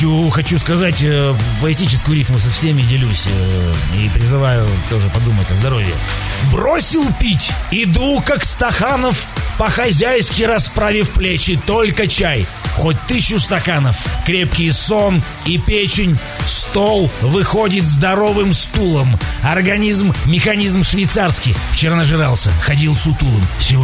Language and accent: Russian; Kyiv, Ukraine; Большинство моих друзей оставлены в Киеве. Я сам из Киева, собственно, приехал из Киева сюда.